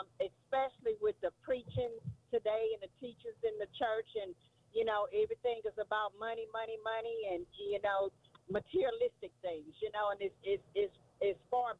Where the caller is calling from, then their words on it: Pineville, Louisiana, United States; I'm calling from Pineville, Louisiana.